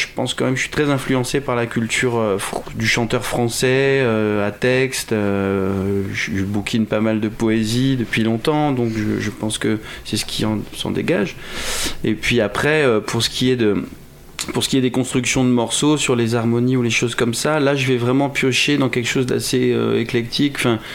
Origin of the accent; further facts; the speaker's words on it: Réunion, France; moi, je suis arrivé à La Réunion, je suis né en 77, donc j'avais 4 ans quand j'y suis arrivé